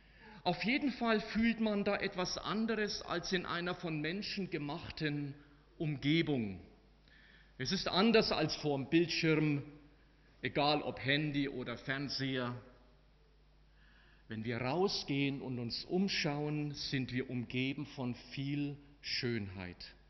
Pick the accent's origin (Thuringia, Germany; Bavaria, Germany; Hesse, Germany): Bavaria, Germany; in den oberfränkischen Wäldern meiner Heimat, im Frankenwald, im Zonengrenzgebiet damals.